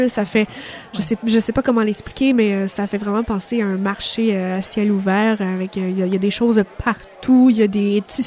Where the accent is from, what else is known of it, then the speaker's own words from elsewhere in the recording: Quebec, Canada; Et moi, je leur répondais, « Oui, je suis québécoise. »